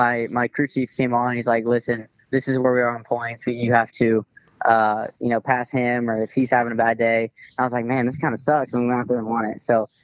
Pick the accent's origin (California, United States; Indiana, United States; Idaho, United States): Indiana, United States; born or raised there